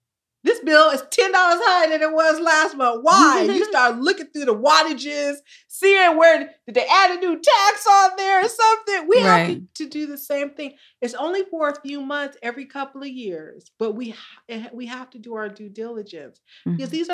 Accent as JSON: {"language": "English", "town": "Hermosa Beach", "region": "California", "country": "United States", "tie": "born or raised there", "said": "I grew up in Hermosa Beach. Yeah, that's my parents' why. I grew up in Hermosa Beach."}